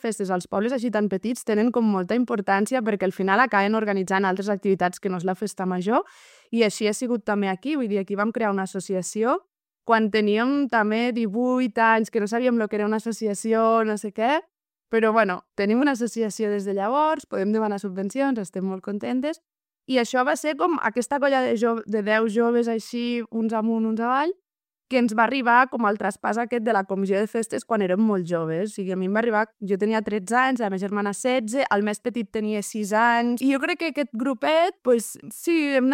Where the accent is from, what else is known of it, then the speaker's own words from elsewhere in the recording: Castellbó, Catalonia, Spain; sóc de Castellbó, he nascut aquí, visc aquí